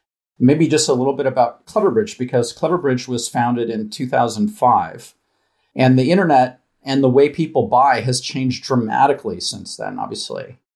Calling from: San Rafael, California, United States; So I'm in San Rafael, California. It's Marin County, just north of the Golden Gate Bridge in San Francisco.

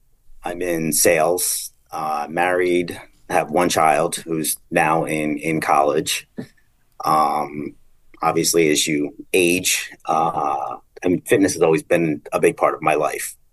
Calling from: New York City, New York, United States; Good. I'm in New York City right now and it is cold and rainy and just kind of a yucky day.

